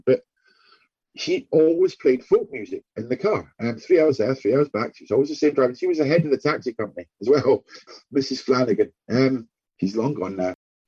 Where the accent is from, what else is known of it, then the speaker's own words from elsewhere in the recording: Scotland, United Kingdom; the one thing I missed was everybody around me being Scottish, the accent.